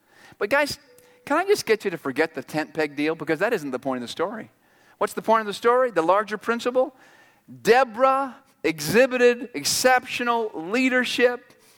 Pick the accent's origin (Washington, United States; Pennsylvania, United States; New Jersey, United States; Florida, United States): Washington, United States; Bellevue; I grew up in Bellevue, and I went to Sammamish High School in Bellevue.